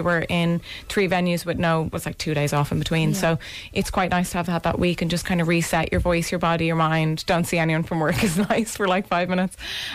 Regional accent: Lucan, Leinster, Ireland

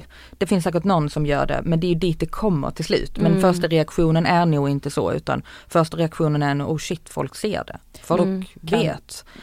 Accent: Skåne, Sweden; Vi åkte ner till Skåne, där jag är ifrån, dagen efter.

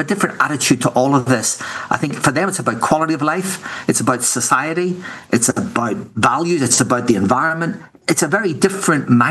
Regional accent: Ireland; I'm from Ireland

